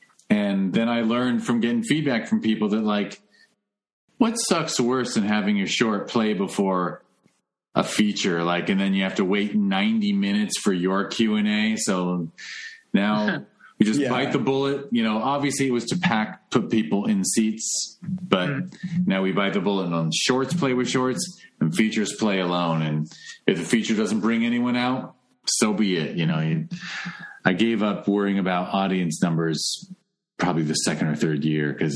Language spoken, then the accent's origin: English; Los Angeles, California, United States; Los Angelino, I hate when young, enthusiastic people move to LA and hate it and leave. Because it's my hometown, you know?